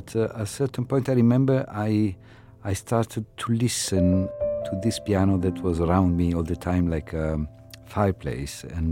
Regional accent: Turin, Piedmont, Italy; Yes, I was born in Torino, and I was born in 1955, so I grew up in the 60s.

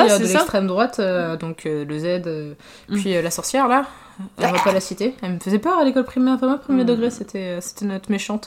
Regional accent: France; born there; Mais moi, je suis née en France. Je suis dans mon pays, tu vois.

